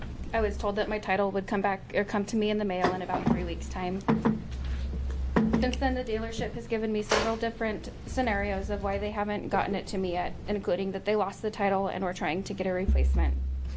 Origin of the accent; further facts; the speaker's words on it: Aloha, Oregon, United States; I'm from Aloha, Oregon.